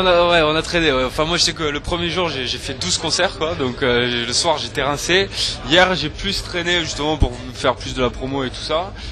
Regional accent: Toulouse, Occitanie, France; c'est la release party qu'on a fait chez nous à Toulouse.

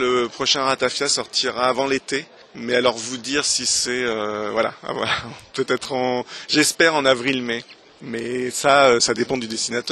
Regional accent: Tours, Centre-Val de Loire, France; moved away as an adult; En fait, je suis originaire de Tours. J'ai passé 20 ans de ma folle jeunesse. J'étais au lycée et puis après à l'IUT de Tours et puis après je suis parti.

